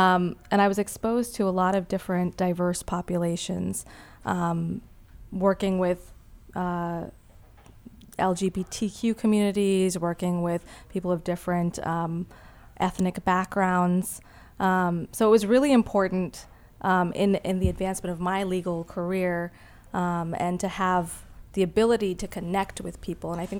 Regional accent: Massachusetts, United States; born there; And then they came to Massachusetts, and I was born in Massachusetts. But having that dual background also helped me to understand issues that immigrant populations face.

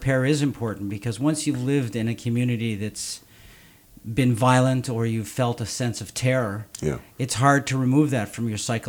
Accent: Canada; I grew up in Canada, so I know that the G is the British way.

